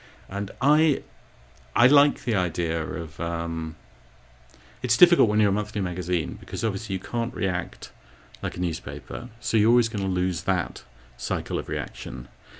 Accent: United Kingdom; I don't think I have a particular extra bit of that from being British.

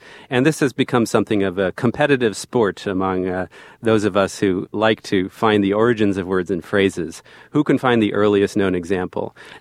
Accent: New Jersey, United States; I was also born and raised in New Jersey.

